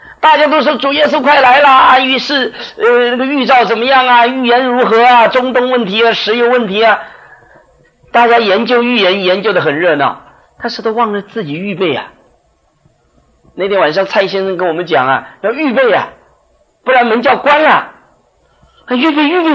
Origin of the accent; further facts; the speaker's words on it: Taiwan; 我们台湾话叫做假膏啊